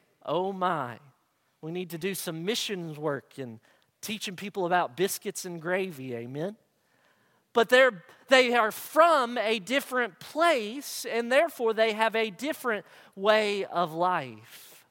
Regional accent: Kentucky, United States; Because I was born and raised in Kentucky. And that's part of who I am. That's the way of life where I'm from.

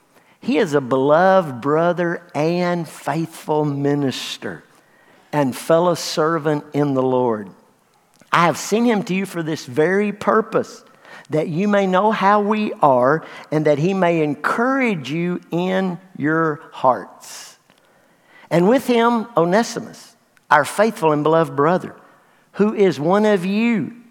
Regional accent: Dexter, United States; I was raised in Dexter. Now, when I say raised in Dexter, in the suburbs of Dexter. But I am proud to be from Dexter.

